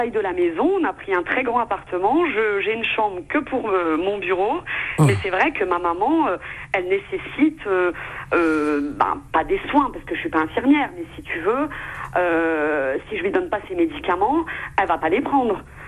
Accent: Chamonix, Auvergne-Rhône-Alpes, France; now in Paris, France; Nous à la base, on n'est pas du tout de Paris, hein. On est de la montagne, on est de Chamonix en Haute-Savoie.

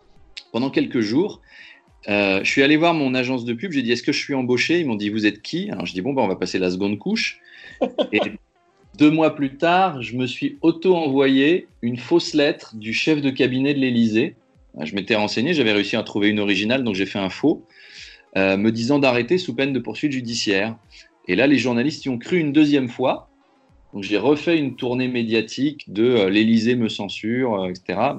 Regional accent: Versailles, Île-de-France, France; Et puis, moi, je viens de Versailles, on en a parlé tout à l'heure

